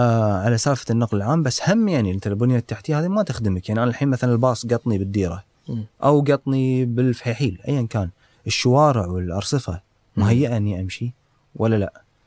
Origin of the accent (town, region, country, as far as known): Kuwait